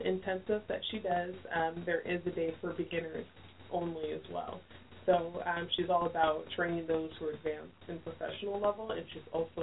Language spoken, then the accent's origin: English; Oceanside, California, United States; I grew up in Oceanside mainly, and I was a military brat, but I didn't have to move around.